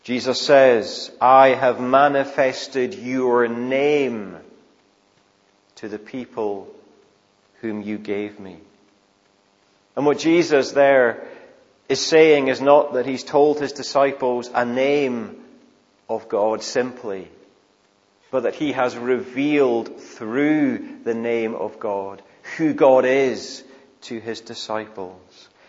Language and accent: English; Scotland, United Kingdom; And if you know names, then that tells you I'm likely from the Highlands, and particularly the islands of Scotland, because that's where … tend to come from.